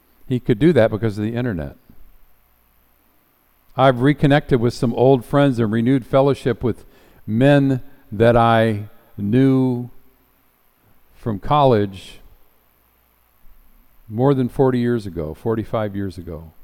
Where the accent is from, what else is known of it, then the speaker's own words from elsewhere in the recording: Garden City, Michigan, United States; See, where I grew up in Garden City, Michigan, there was one theater on Telegraph Road where those kind of movies could be seen.